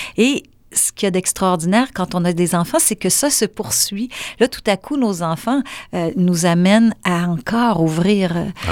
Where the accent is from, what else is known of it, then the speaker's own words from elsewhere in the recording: Montreal, Quebec, Canada; moi, je suis née à Montréal, donc je vivais, mais tu sais, nos parents veulent pas qu'on aille trop loin quand on est à Montréal